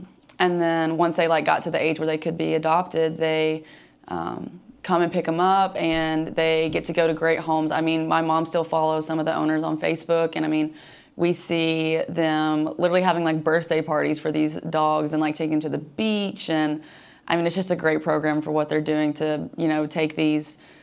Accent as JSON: {"language": "English", "region": "Georgia", "country": "United States", "tie": "born or raised there", "said": "Athens is about hour 15, hour and a half from my hometown. We used to drive down when I was little and watch the Georgia games"}